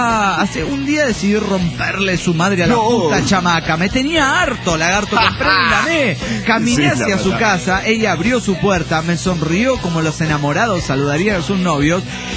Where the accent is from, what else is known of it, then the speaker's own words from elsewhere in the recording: Guadalajara, Jalisco, Mexico; Soy el trailero de Guadalajara, Jalisco, México.